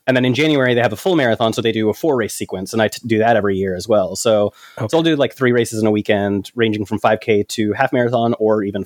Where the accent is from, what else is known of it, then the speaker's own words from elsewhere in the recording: United States; Of course, you know, I'm American. We get weird about people's accents.